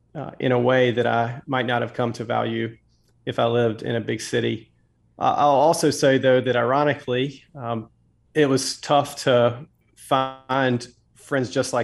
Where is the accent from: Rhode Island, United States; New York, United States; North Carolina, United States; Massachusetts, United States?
North Carolina, United States; Farmville; I grew up in a small town in the eastern part of North Carolina. Believe it or not, the name of the town is Farmville, for all the farms that surround the community.